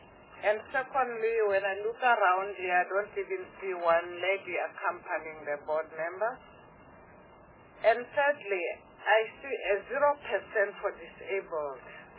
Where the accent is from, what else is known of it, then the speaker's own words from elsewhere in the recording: Limpopo, South Africa; I come from Limpopo.